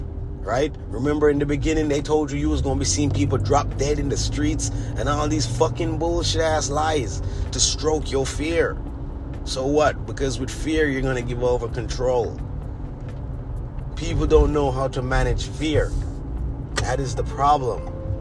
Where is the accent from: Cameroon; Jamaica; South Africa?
Jamaica; now in United States; because I grew up in Jamaica.